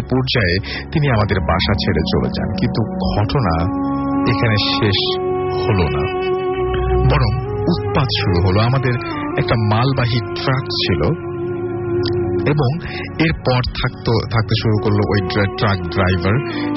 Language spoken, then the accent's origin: Bangla; Dhadua, Khulna Division, Bangladesh; আমাদের বাড়ি খুলনা জেলার বাটিয়াঘাটা থানার ধাদুয়া গ্রামে। ওই সময় আমাদের এলাকার কোনো ডাক্তার ছিলেন না